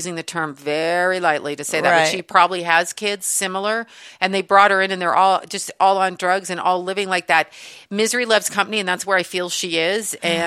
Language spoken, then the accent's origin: English; Canada; Like, forgive me, I'm Canadian.